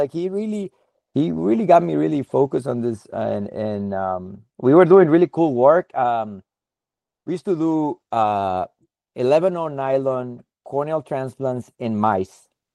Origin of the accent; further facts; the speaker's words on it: Sonora, Mexico; English is a second language; moved away as an adult; now in United States; I grew up in the north part of Mexico. I grew up in Sonora, close to Arizona, right? So, I've always had contact with the U.S., and I always liked the idea of trying to study here.